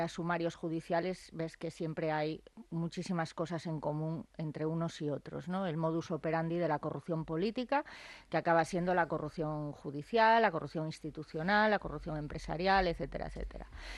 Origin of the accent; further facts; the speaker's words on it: Galicia, Spain; porque soy gallega, sigo mucho, por supuesto, la actualidad de Galicia, mi familia está allí